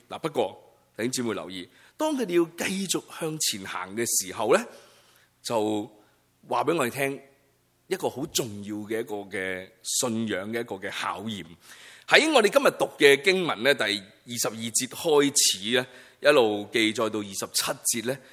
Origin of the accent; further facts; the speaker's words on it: China; 我不知道是不是我们中国人那句说话无三不成几